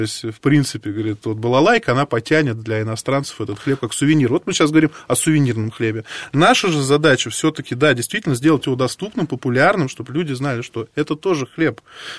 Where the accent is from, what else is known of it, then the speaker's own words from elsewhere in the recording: Moscow, Russia; accent: Moscow; Я как с московским своим акцентом там приехал